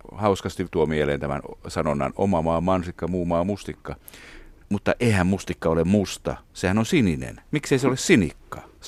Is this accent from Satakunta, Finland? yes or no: yes; Karvia, Satakunta, Finland; Olen syntynyt ja varttunut Karviassa Pohjois-Satakunnassa